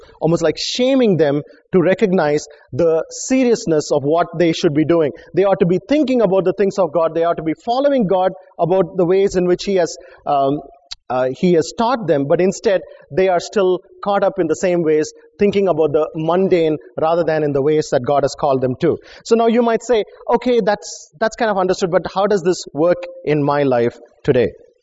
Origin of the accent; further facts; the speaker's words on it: India; I come from India. Some of you are probably Italian.